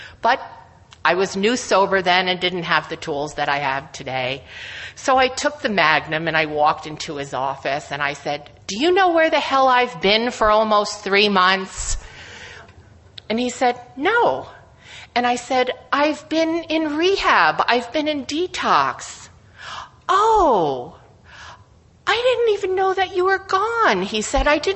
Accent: Hudson, New York, United States; I am an alcoholic. I am from Hudson, New York.

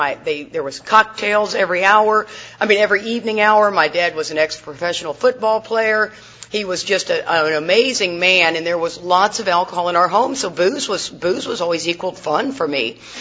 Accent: Houston, Texas, United States; I grew up in Houston, Texas. And so we'd sit in front of the 7-Eleven

